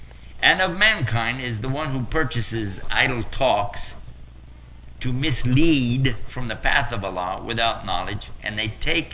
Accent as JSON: {"language": "English", "region": "Texas", "country": "United States", "lives_now": "Washington, United States", "said": "I want to go back to Washington, D.C. We don't, by the way, I'm from Texas originally. We don't have earthquakes in Texas."}